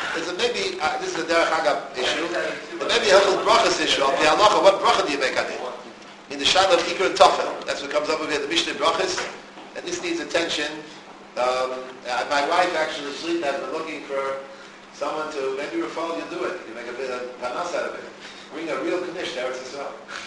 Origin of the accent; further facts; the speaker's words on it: New York, United States; right away, I'm from New York, anytime I hear some noise, I get frightened